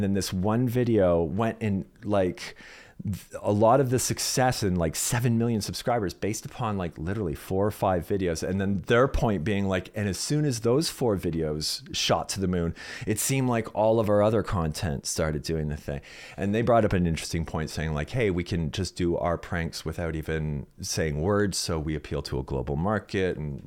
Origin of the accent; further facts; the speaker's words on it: Toronto, Ontario, Canada; I'm like, "Well, we're from Toronto," and da da da.